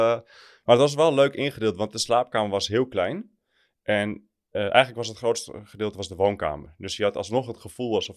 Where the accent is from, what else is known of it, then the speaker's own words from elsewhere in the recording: Amsterdam, North Holland, Netherlands; Maar ik ben opgegroeid in Amsterdam.